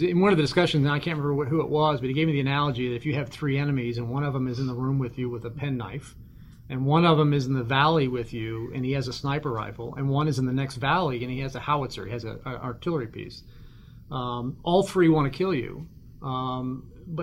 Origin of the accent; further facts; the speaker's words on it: United States; I generally expected a response having to do with me being an American sitting in Baghdad